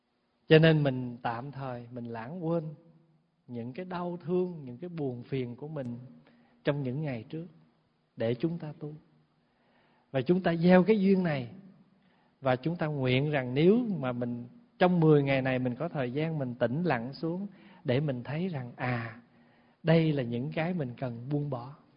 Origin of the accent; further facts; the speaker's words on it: Cần Thơ, Can Tho, Vietnam; Hồi nhỏ lúc ở Cần Thơ và đi công quả chùa Khánh Quang